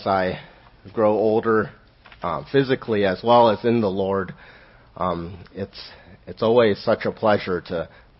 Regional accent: Seattle, Washington, United States; now in Houston, United States; But I did have one complaint to them, and I'm from Seattle originally

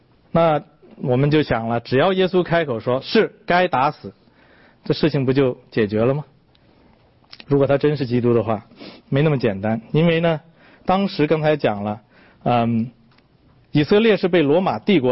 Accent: China; 这么说吧，我是大陆来的哈

